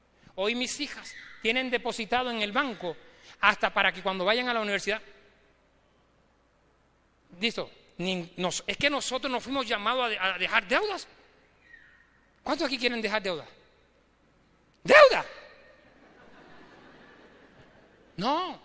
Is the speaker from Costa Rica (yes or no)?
no; Puerto Rico; Yo dije, hasta que yo no tenga éxito en mi país, yo no me muevo. Porque si yo no le puedo demostrar a los míos de que yo lo hago aquí, ¿para qué tengo que demostrarlo de allá? Y le demostré a mi gente que ahí en Puerto Rico me levanté.